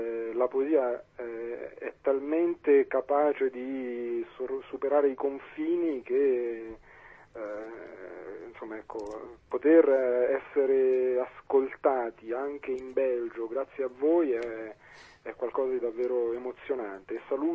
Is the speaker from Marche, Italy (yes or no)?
yes; Macerata, Marche, Italy; in questo momento io sono nella mia città natale, anche se insomma vado spesso in giro, e in questo momento sono a Macerata.